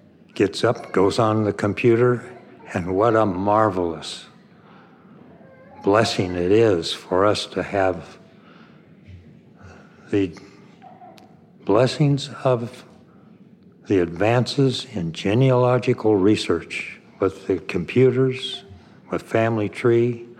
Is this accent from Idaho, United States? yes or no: yes; Moscow, Idaho, United States; now in Dallas, United States; I was born and raised in Moscow, Idaho, way up north.